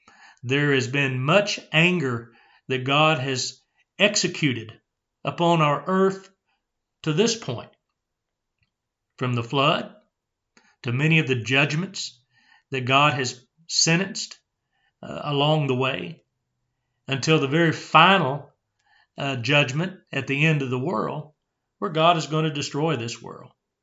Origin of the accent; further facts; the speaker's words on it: United States; as an American, I certainly appreciate the buffet system that we have in this country